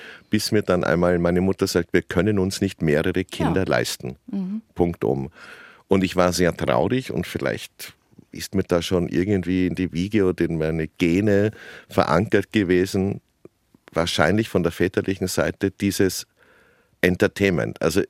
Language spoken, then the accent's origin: German; Hainburg an der Donau, Lower Austria, Austria; born there; Ich wurde in Hamburg an der Donau geboren, aber dann sehr früh übersiedelt.